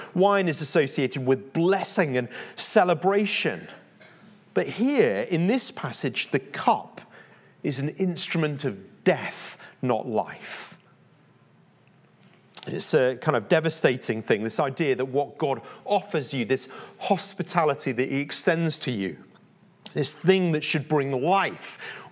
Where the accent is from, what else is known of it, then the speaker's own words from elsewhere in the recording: Leeds, Yorkshire and the Humber, United Kingdom; I remember growing up in Leeds, when I was about 15, we used to go down to the pub together on a Friday.